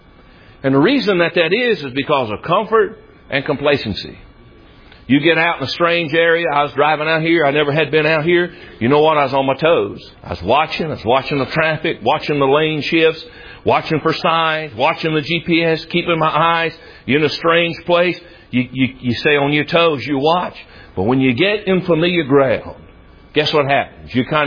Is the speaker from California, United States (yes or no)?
no; Tennessee, United States; also born or lived in New Jersey; Now, when I was a boy, we moved from New Jersey down to the state of Tennessee. And when I moved down here, I'll tell you, it was the saddest day of my life.